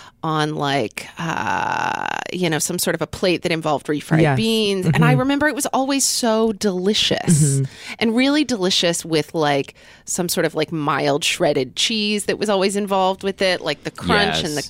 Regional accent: Oklahoma, United States; So I grew up in Oklahoma.

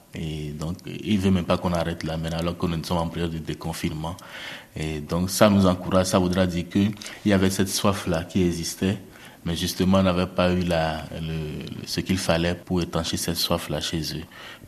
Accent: Benin; Chez nous, au Bénin

